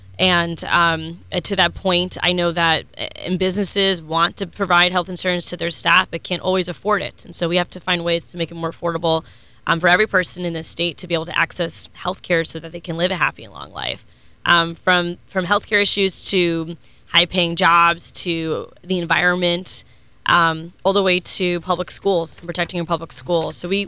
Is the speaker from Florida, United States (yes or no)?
yes; Orlando, Florida, United States; I mean, so I was born and raised in Orlando to a working class family and a daughter of immigrants.